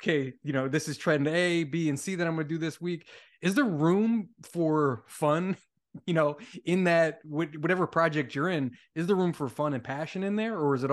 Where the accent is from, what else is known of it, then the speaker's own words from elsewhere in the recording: New Jersey, United States; I'm from South Jersey. I went to Rutgers Camden, which is the ghetto campus.